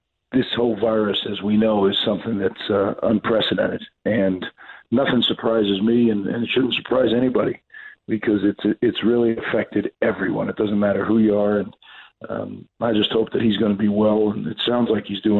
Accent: New Jersey, United States; born or raised there

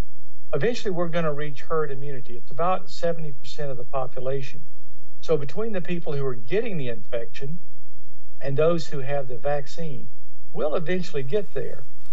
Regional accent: Louisiana, United States; In fact, my home state of Louisiana just put out from the Department of Health that they're recommending that we go back to masks

